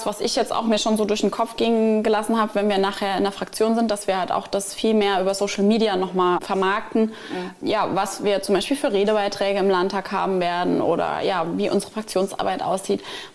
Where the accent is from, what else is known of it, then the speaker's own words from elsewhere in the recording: Wolfersheim, Saarland, Germany; Also für mich persönlich ist es am schönsten in meinem Heimatort Wolfersheim.